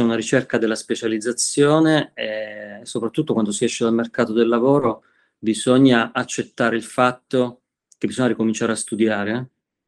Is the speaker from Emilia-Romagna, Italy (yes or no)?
no; Abruzzo, Italy; io sono abruzzese